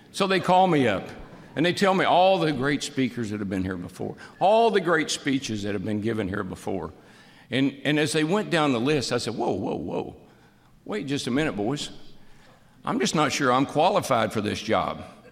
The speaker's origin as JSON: {"language": "English", "town": "Owensboro", "region": "Kentucky", "country": "United States", "tie": "born or raised there", "said": "I grew up in Owensboro, Kentucky. My mom and dad drove a Pepsi Cola truck. Mom was a cashier at the local grocery store. Had two brothers and two sisters."}